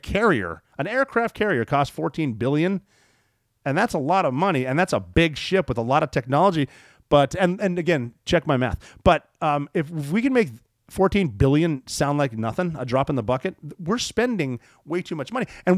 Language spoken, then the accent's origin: English; Montana, United States; how about Malmstrom Air Force Base, which is in my home state of Montana?